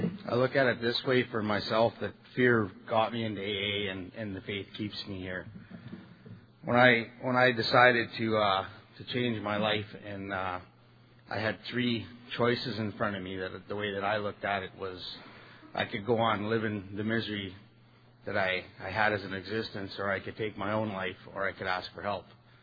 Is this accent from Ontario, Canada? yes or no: no; Edmonton, Alberta, Canada; You know, I come from Edmonton, Alberta.